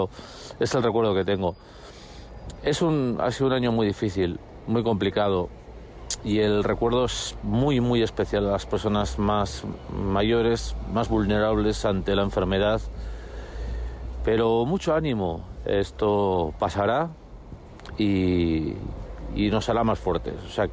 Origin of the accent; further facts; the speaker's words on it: Vitoria, Basque Country, Spain; born there; Yo nací en Vitoria, mi padre emigró a Vitoria, pero siempre hemos mantenido el vínculo, enorme vínculo hacia Torrejoncillo.